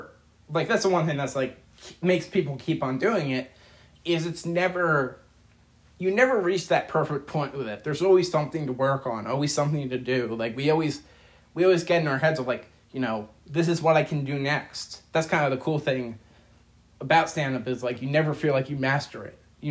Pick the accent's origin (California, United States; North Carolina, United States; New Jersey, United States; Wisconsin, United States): New Jersey, United States; Wall Township; now in Ocean, United States; Well, I'm from Wall Township. I live in Ocean now